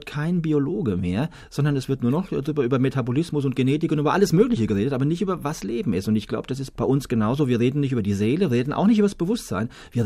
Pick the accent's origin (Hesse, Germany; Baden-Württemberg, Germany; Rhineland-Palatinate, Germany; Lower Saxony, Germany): Hesse, Germany; Lengfeld; Und ich komme ja aus Lengfeld, einem kleinen Nest im Odenwald.